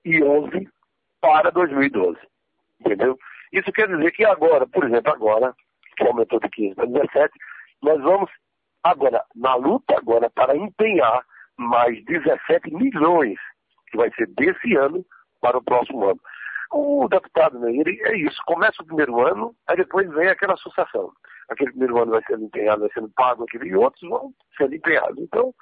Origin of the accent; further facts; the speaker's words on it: Santa Cruz do Capibaribe, Pernambuco, Brazil; Santa Cruz é o meu berço político, né? É a cidade, a terra que eu amo, a terra que eu fui prefeito.